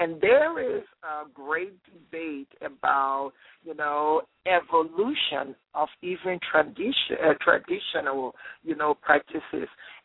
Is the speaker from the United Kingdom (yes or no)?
no; Liberia; I'd say I'm from Liberia the first, and they say, oh, you are like us